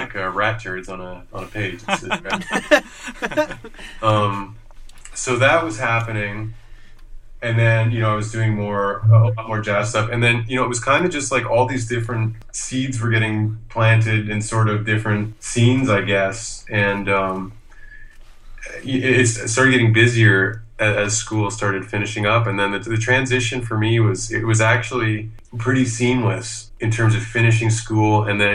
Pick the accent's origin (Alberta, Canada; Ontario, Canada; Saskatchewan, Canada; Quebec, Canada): Ontario, Canada; Mississauga; I'm from Mississauga, so I got to, my mom let me stay at home rent-free while I was going to U of T